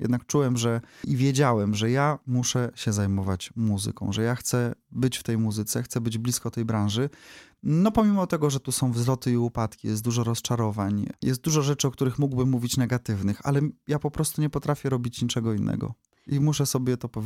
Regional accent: Opole, Opole Voivodeship, Poland; now in Wrocław, Poland; ja się urodziłem w Opolu. Ja się wychowałem w Opolu. Ja dopiero po studiach przyjechałem do Wrocławia, a było to już wiele lat temu i tutaj założyłem rodzinę. Tutaj zapuściłem korzenie, można powiedzieć, i nie wyobrażam sobie innego miasta dziś niż Wrocław.

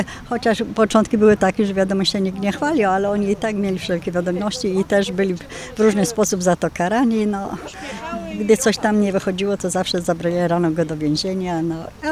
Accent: Greater Poland Voivodeship, Poland; now in Nowa Sól, Poland; jestem obecnie z Nowej Soli, ale pochodzę z Wielkopolski, koło Gostynia. Tam Śrem, Gostyń, te rejony.

